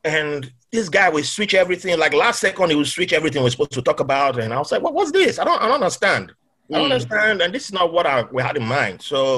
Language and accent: English; Nigeria; I thought by growing up in Nigeria meant I don't have Islamophobia and all that.